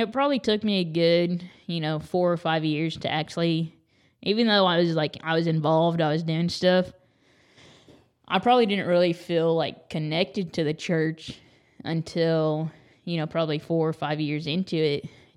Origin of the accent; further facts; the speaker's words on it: Moore, Oklahoma, United States; also born or lived in Kansas; And so I'm originally from, and so I was born in Kansas is where I was born. And so I lived there up until fourth grade. And then my dad got a job in Oklahoma City working for OU. And so we moved to Moore.